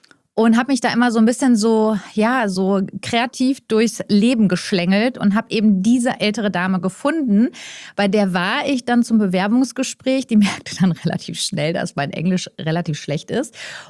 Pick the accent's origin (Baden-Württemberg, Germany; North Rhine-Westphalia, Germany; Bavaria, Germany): North Rhine-Westphalia, Germany; Witten; Ich bin aufgewachsen in Witten im Ruhrgebiet und bin auf eine Waldorfschule gegangen